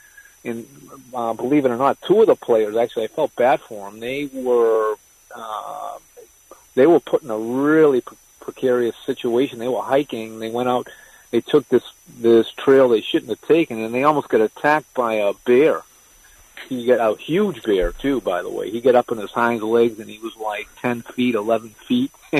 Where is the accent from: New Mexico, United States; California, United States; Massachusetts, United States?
Massachusetts, United States; Reading; You know, I'm from Reading, Mass. I'm from that area